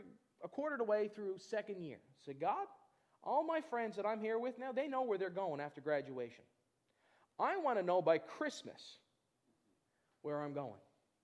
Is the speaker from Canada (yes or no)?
yes; Newfoundland and Labrador, Canada; I'm from Newfoundland. You have any idea how far apart that is?